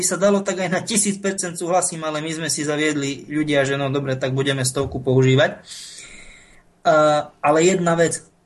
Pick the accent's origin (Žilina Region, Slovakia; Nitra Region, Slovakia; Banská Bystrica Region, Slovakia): Banská Bystrica Region, Slovakia; Brezno; A žiaľ, 40 kilometrov od môjho rodiska pochádza ten pán. No, ja som z Brezna, pán pochádza z Banskej Bystrice.